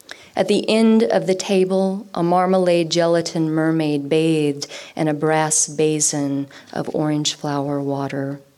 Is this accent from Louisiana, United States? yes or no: yes; Louisiana, United States; I'm from the South, so I'm from Louisiana, and we are all the stereotypes of alcoholics